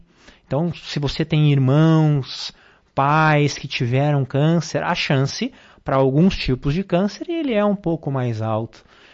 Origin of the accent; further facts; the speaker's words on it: Passo Fundo, Rio Grande do Sul, Brazil; Eu sou natural de Passo Fundo.